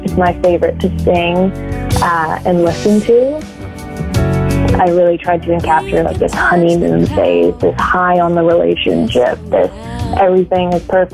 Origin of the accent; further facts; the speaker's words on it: Victoria, British Columbia, Canada; also born or lived in Ashford, England; now in Montreal, Canada; I was born in Ashford in the UK, so in England. I lived there until I was 8, and then I moved to Vancouver Island, Victoria. And I'm currently living in downtown Montreal, Quebec.